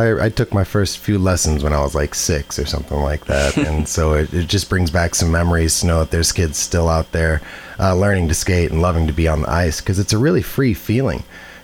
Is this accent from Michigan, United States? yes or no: yes; Detroit, Michigan, United States; Yeah, I grew up near Detroit, and hockey was like baseball when I was growing up.